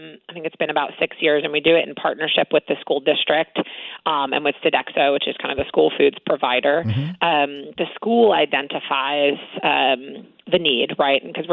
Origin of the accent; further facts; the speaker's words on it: New York City, New York, United States; now in Stratford, United States; and I'm from New York City. We moved here from New York City.